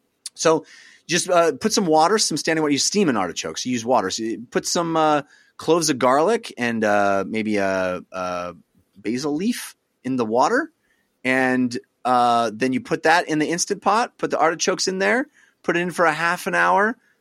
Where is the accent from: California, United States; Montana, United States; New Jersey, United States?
California, United States; I grew up in the East Bay area in the 80s, in the late 80s, early 90s.